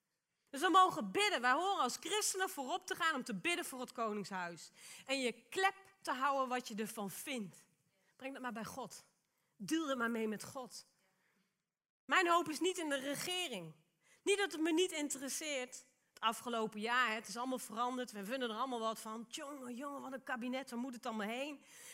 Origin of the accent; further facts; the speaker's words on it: Netherlands; En weet je, wij als Nederlanders mogen dankbaar zijn dat we een koningshuis hebben.